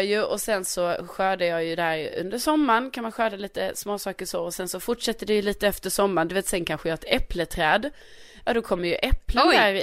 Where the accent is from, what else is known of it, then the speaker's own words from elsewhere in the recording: Skåne, Sweden; men jag är ju ändå från Skåne och vi råkar ju ha en egen flagga